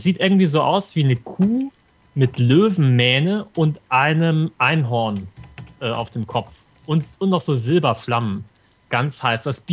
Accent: Stade, Lower Saxony, Germany; now in Gothenburg, Sweden; Ich wohne in Göteborg. Ich komme aber eigentlich aus Deutschland, aus einem niedlichen kleinen Ort, der Stade heißt.

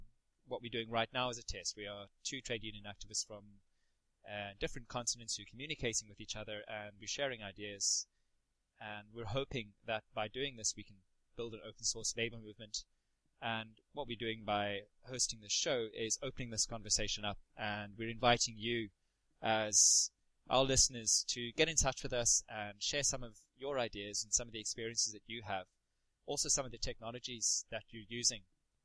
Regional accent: Cape Town, Western Cape, South Africa; now in Glasgow, United Kingdom; I'm from Cape Town, and I worked with the big South African trade union federation, KUSATU, as well as some of the other smaller unions. I've been living in Scotland for 6 years

